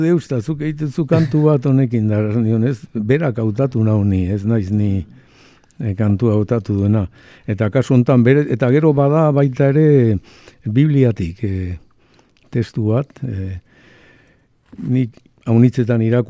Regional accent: Oñati, Basque Country, Spain

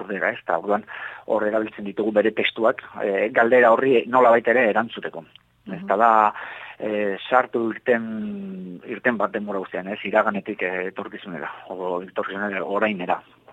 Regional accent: Hondarribia, Basque Country, Spain; nire Hondarribikoa naiz

